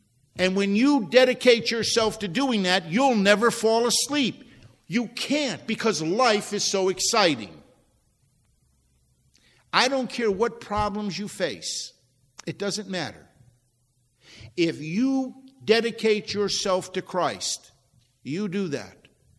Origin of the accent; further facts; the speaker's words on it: Ireland; You know I'm an Irishman, Lord, and I get a little thick-headed.